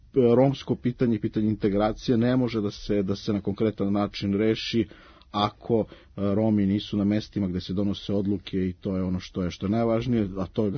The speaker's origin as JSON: {"language": "Serbian", "region": "Belgrade", "country": "Serbia", "tie": "born or raised there", "said": "35 godina diplomirani ekonomista, rođen i odrastao u Beogradu, potičem iz jedne vredne porodice"}